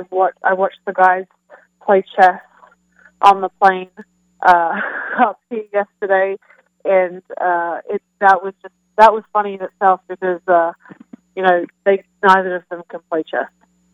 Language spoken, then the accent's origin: English; Australia; now in Kansas City, United States; I am have a funny accent. I'm from Australia, and I live in Kansas City now.